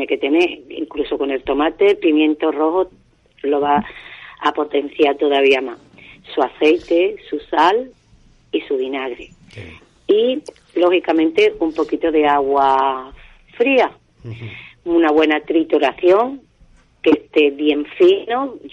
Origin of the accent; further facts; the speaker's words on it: Los Palacios y Villafranca, Andalusia, Spain; yo soy de los Palacios y Villafranca, donde hay una buena producción de tomates